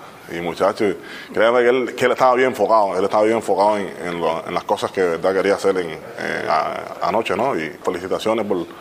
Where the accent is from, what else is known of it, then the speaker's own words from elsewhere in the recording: Cuba; todos los cubanos que estamos aquí